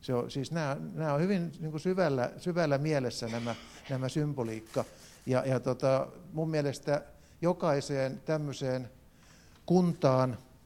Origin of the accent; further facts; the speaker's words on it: Tampere, Pirkanmaa, Finland; mä asun Pispalassa, mä oon pispalalainen, mutta tamperelaiseksi mua ei ole hyväksytty, koska tamperelaiset väittää, että mä oon turkulainen, vaikka mä olekaan turkulainen.